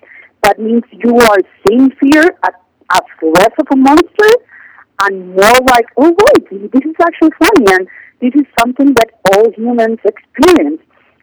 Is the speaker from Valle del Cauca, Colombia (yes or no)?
yes; Cali, Valle del Cauca, Colombia; I am from Cali, Colombia, and I grew up in there, and it was a city that was very heavily, beaten by the drug cartel wars.